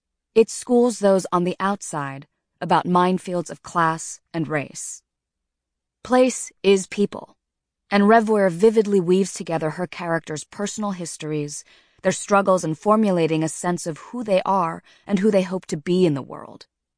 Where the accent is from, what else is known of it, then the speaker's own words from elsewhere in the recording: Los Angeles, California, United States; I grew up in Los Angeles, an avid reader, looking for the sort of stories that existed along the edges of the narrative the outside world knew as Los Angeles.